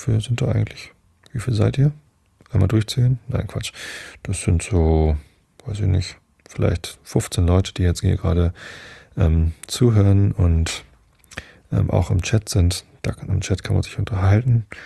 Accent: Northern Germany, Germany; ich bin ja Norddeutscher und bin auch schon oft auf Inseln gewesen in der Nordsee.

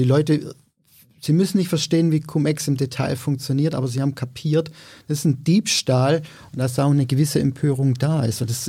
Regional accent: Baden-Württemberg, Germany; Ich bin Schwabe, also ich kenne mich aus mit Sparen.

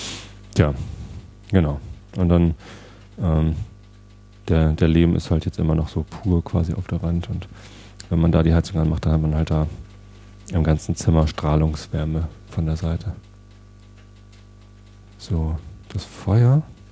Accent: Wistedt, Lower Saxony, Germany; also born or lived in Hamburg; Ich bin ja Niedersachse, beziehungsweise ich bin in Hamburg geboren, habe da die ersten 19 Jahre meines Lebens in Wistedt verbracht, als ich da 19 war. Wistedt ist ein kleines Dorf hier in der Nähe, Samtgemeinde Tostedt. Und mit 19 bin ich dann nach Hamburg gezogen, um da zu studieren.

